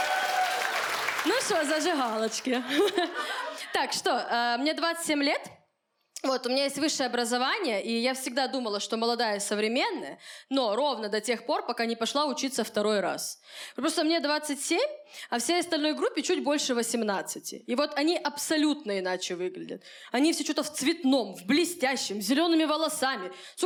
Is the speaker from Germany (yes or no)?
no; Khabarovsk, Khabarovsk Krai, Russia; now in Moscow, Russia; я из Хабаровска, уже 3 года живу в Москве, работаю, снимаю квартиру, все окей